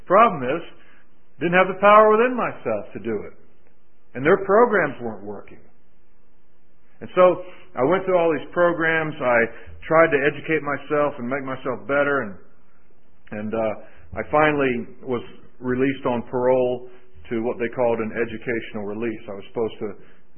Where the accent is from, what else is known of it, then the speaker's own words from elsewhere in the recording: Jacksonville, Florida, United States; And so I got out of prison, went back to my hometown of Jacksonville, Florida.